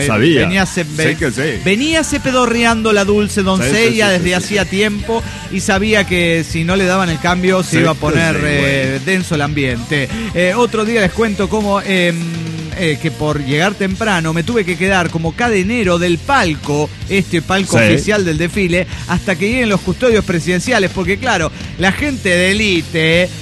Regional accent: Panama; Así lo dicen en mi país a los presumidos. Ridículo a los presumidos, le dicen en Panamá.

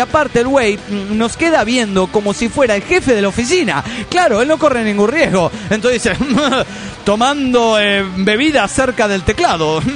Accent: Mexico City, Mexico; del DF mexicano.

